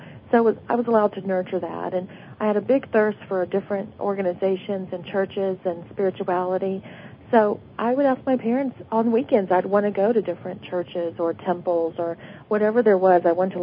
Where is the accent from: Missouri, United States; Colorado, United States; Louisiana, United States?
Louisiana, United States; And I'm from Louisiana, and at the time I was born, no one had ever heard of a name like this.